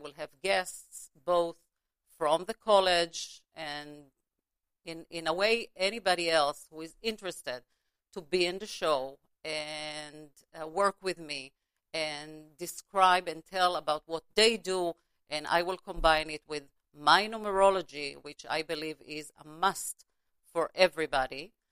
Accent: Los Angeles, California, United States; I live in LA. I'm from Los Angeles. I am a therapist here in the LA area.

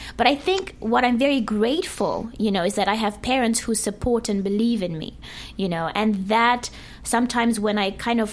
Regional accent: Zimbabwe; also born or lived in Russia; Yes, so I was born in Russia. My parents relocated to Zimbabwe when I was like, I think, 4 or 5. And I basically grew up, so my childhood was Zimbabwe. That's like when you asked what's home, home is Zimbabwe, you know.

